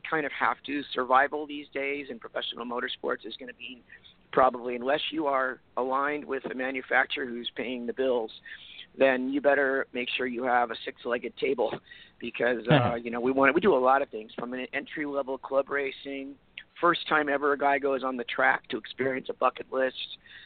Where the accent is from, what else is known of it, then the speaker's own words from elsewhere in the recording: Newport Beach, California, United States; And so I'm from down here. I grew up in Newport Beach as a kid in the 70s.